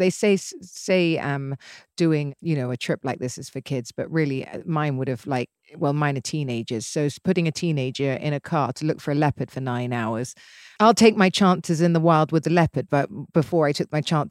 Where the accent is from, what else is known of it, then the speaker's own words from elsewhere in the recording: England, United Kingdom; obviously I'm English and used to English men.